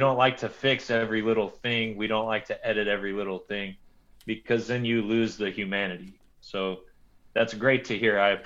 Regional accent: the South, United States; Because I grew up in the South and I was always listening to Southern rock and country and classic rock.

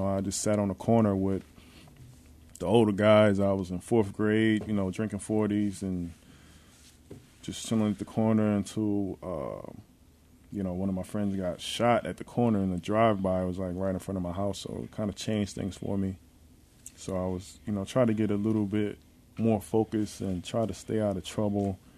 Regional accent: Philadelphia, Pennsylvania, United States; growing up in Philly and being at Temple just gave me tough skin and that hard work ethic

